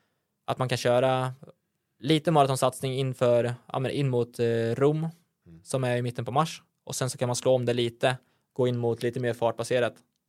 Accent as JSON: {"language": "Swedish", "town": "Hallsberg", "region": "Örebro County", "country": "Sweden", "said": "det är ju kul att vara hemma i Hallsberg."}